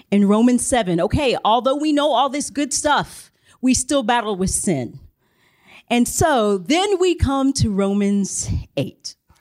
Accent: Nashville, Tennessee, United States; I'm from the Nashville area.

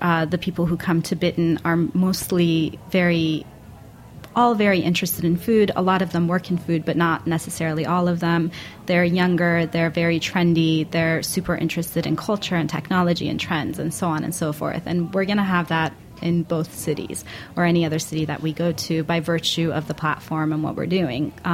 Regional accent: Seattle, Washington, United States; And we're both from the Seattle area.

